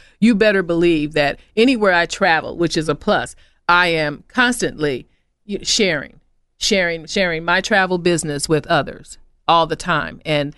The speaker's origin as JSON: {"language": "English", "town": "Chicago", "region": "Illinois", "country": "United States", "tie": "born or raised there", "also_born_or_lived": "Arkansas", "said": "I'm originally from Chicago. I think people think I'm a Peorian, but I'm from Chicago."}